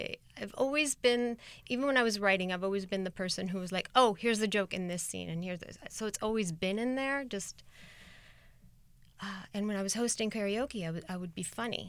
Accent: Queens, New York, United States; also born or lived in Lebanon; I spent the first 9 years of my life there, and then my folks moved us to Queens, New York.

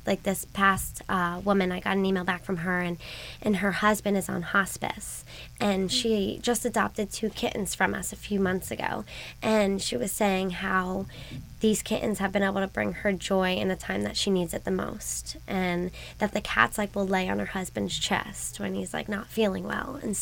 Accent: Florida, United States; now in California, United States; No, I'm from Florida.

